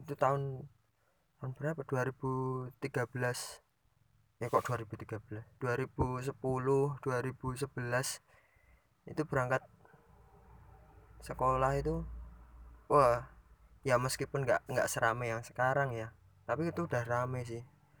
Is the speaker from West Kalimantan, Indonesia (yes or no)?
no; Mbrosot, Special Region of Yogyakarta, Indonesia; Selama ini kan aku aslinya Mbrosot